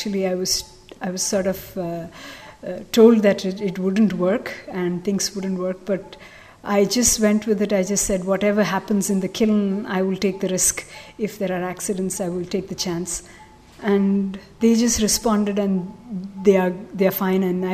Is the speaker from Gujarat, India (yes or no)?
no; Tamil Nadu, India; I sort of feel I'm from Tamil Nadu